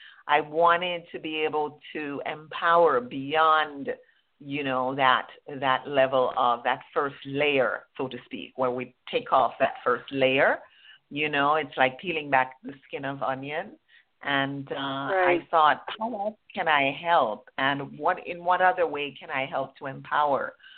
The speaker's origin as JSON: {"language": "English", "country": "Jamaica", "said": "So I am originally from Jamaica. I was born to a poor teenage mother on my grandparents' farm."}